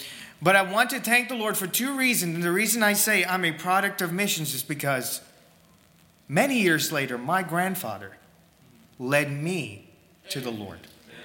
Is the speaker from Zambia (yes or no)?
no; India; now in United States; I am not an American. I am from India. I'm a national from India. I came to the States in 2016. With my parents while they were on deputation